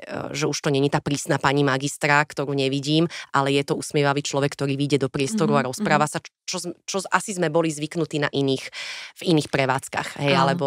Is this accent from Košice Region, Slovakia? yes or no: no; Bratislava, Bratislava Region, Slovakia; kde ja som vyrastala v Petržalke.